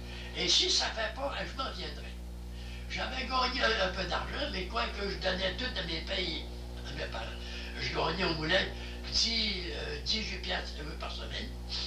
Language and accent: French; Valbriand, Quebec, Canada; chez nous, à Valbriand, ça paraissait comme en Afrique